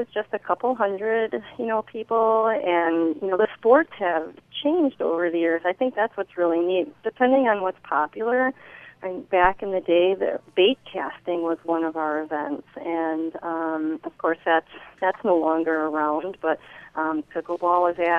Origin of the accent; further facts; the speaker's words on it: Oak Creek, Wisconsin, United States; now in Caledonia, United States; I grew up in Oak Creek, and I actually I live in northern Racine, right in Caledonia now.